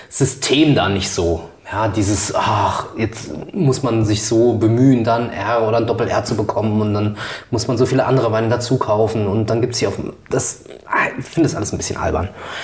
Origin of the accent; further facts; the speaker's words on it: Rhineland-Palatinate, Germany; Ich als Pfälzer sage, habe auf meiner 10 Riesling-Liste keinen Kaltstadter Saumagen drauf.